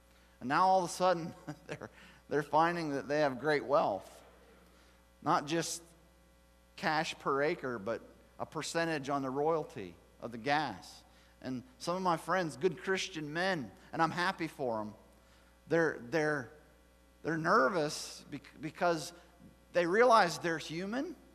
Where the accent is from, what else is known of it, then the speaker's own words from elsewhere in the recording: Pennsylvania, United States; There's a phenomenon going on in Pennsylvania right now, and my hometown's right smack in the middle of it.